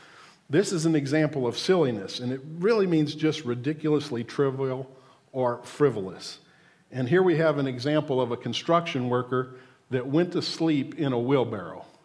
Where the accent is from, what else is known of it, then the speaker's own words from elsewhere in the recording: United States; I'm an American, so I have American examples.